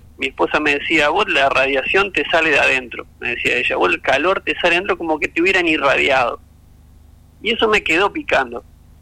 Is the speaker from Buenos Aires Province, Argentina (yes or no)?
no; Santo Tomé, Santa Fe, Argentina; also born or lived in Entre Ríos; Yo soy de Santo Tomé, Santa Fe, o sea, vivo ahora en Santo Tomé, Santa Fe, pero he vivido en Entre Ríos casi gran parte de mi vida y en varias localidades me he estado trasladando.